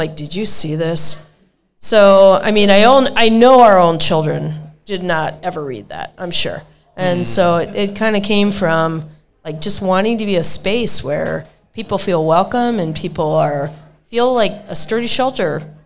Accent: Cleveland, Ohio, United States; now in Batavia, United States; We come from Cleveland. Don't boo us.

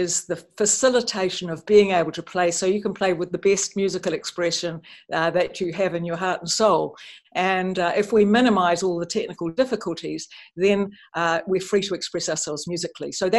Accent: New Zealand; Well, I'm a New Zealander and I live and work in New Zealand. I teach at the University of Auckland.

